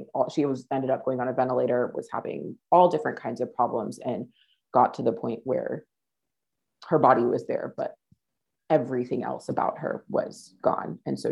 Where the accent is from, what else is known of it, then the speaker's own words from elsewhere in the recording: Riverside, California, United States; So I grew up in Riverside, California. It's Southern California, about an hour east of Los Angeles.